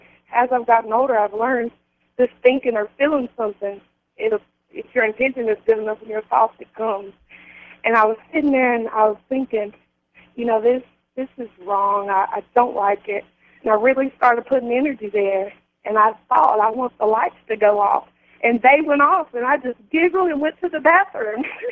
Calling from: North Carolina, United States; I'm calling from North Carolina.

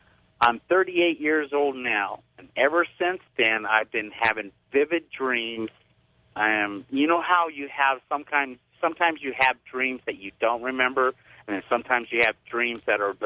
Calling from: Denver, Colorado, United States; from Denver, Colorado.

